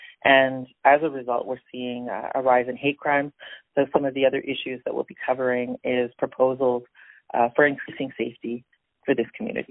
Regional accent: El Salvador; So I'm Latin American, Salvadoran. That's where my roots are, my family roots.

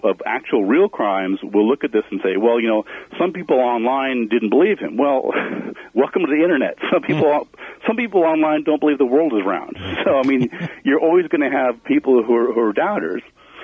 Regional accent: New Mexico, United States; ended up here in New Mexico, in my hometown, actually.

